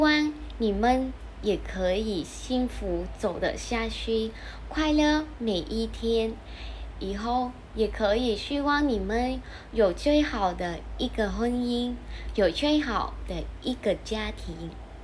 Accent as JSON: {"language": "Chinese", "country": "Vietnam", "second_language": "Chinese", "moved": "yes", "said": "我是来自越南的，然后我家庭是在农村。"}